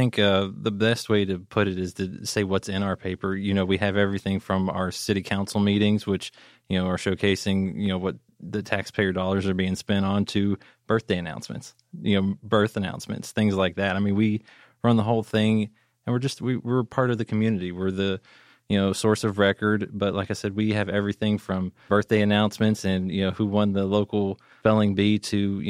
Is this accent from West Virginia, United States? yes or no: yes; Weirton, West Virginia, United States; I am from Weirton, West Virginia, which if you can find that on a map, is up near Pittsburgh, Pennsylvania. It's in the northern panhandle of West Virginia.